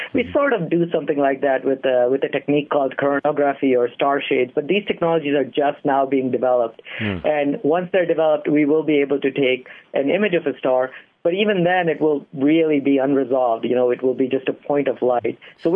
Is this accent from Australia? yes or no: no; India; I mean, I grew up in India.